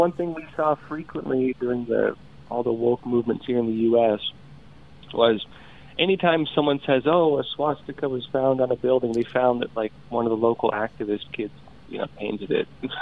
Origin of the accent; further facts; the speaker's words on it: San Diego, California, United States; now in New York, United States; I mean, I'm complaining being here in New York. Like, I'm from San Diego. So I'm still not used to the cold.